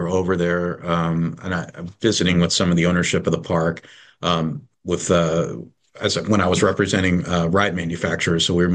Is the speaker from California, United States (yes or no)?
no; New York, United States; I grew up in New York. I grew up going to Coney Island, New York